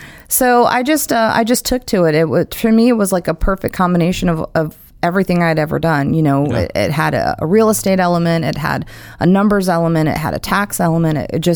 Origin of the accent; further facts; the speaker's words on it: Michigan, United States; moved away; And, you know, I forget sometimes that I'm from Michigan because I just feel like I'm, you know, a Floridian.